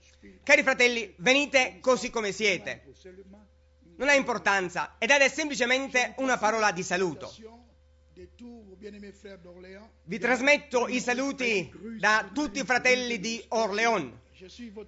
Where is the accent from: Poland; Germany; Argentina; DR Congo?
DR Congo; Kinshasa; Italian is a second language; Io vengo da Kinshasa.